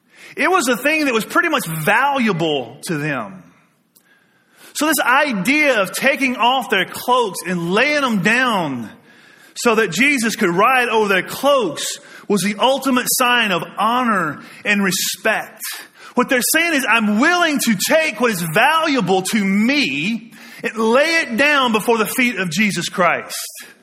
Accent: the South, United States; Growing up in the South, we've had donkeys.

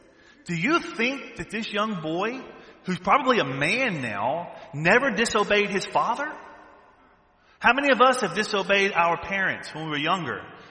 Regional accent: the South, United States; See, I'm from the South. See, down South, when the preacher preaches, the congregation, they're talking back.

